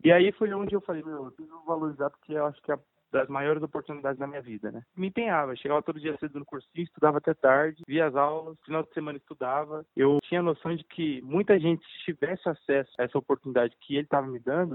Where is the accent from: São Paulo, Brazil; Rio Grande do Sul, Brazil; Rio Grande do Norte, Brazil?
São Paulo, Brazil; Tenho 22 anos, curso medicina, nasci e fui criado assim, em Itaquera. É um bairro periférico de São Paulo